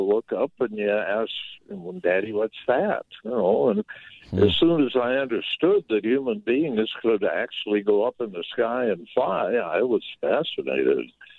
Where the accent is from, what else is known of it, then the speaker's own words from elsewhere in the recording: Clintonville, Wisconsin, United States; also born or lived in Green Bay; Well, although I was born in Green Bay, I grew up in Clintonville, Wisconsin.